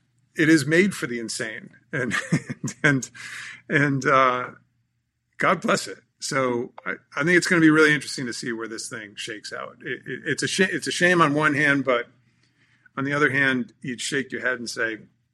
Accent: Newport, Rhode Island, United States; If I go out and see a 12-meter, which they're sailing off of Newport every single day, my hometown, you can't help but just go, damn, that is a good-looking boat.

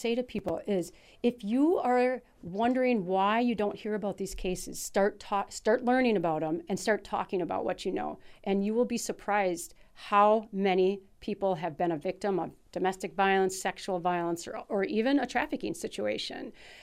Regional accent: Milwaukee, Wisconsin, United States; I grew up in Milwaukee. I had no idea.

